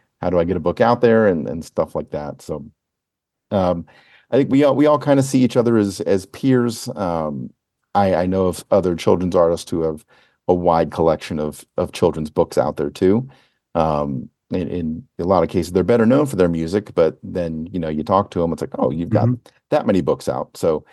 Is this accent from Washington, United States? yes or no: no; Las Vegas, Nevada, United States; came to my hometown. But amazingly, there is only one other couple in Las Vegas I know of anyway, that does children's music.